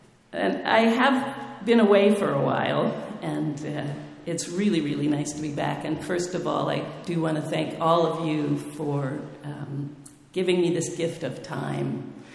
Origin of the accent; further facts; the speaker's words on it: Oakland, California, United States; But I'm from here. I was born at Kaiser in Oakland. I am a Bay Area kid.